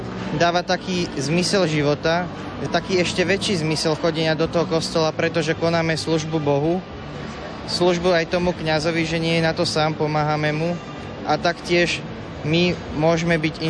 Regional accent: Trenčín, Trenčín Region, Slovakia; som z Trenčína, z farnosti Trenčínu, tak ako Rišo.

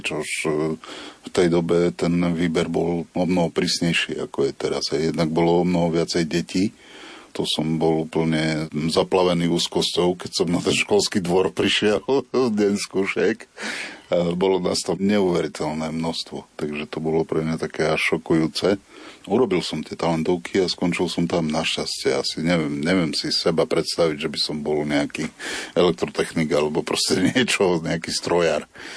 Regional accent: Sečovce, Košice Region, Slovakia; Ja som rodák z takého malého mesta Sečovce, to je mestečko medzi Košicami a Michalovcami.

